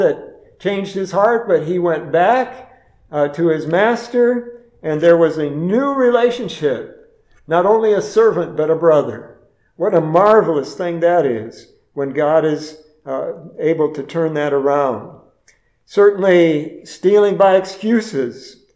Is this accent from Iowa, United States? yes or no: no; Minneapolis, Minnesota, United States; I remember growing up in North Minneapolis when we went to church there